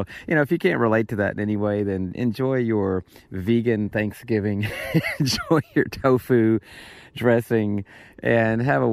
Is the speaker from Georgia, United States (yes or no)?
yes; Atlanta, Georgia, United States; I'm from Atlanta, Georgia, grew up in the city, became a country farm person when I met Shelley.